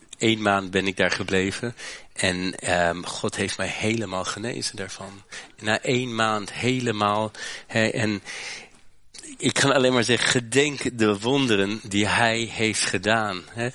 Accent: Hochheim, Hesse, Germany; Toen ik 9 jaar oud was, ik groeide op in Duitsland. En toen ik 9 jaar oud was, reed ik met mijn fietsje op de straat in Hochheim.

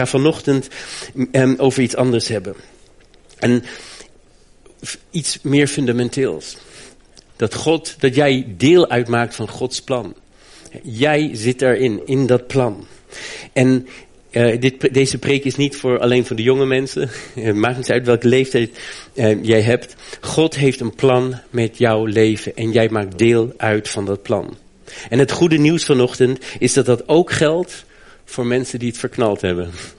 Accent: Germany; Ik ben in Duitsland opgegroeid en toen ik 16 jaar oud was, 16 jaar, heb ik een elektrische gitaar gekocht.

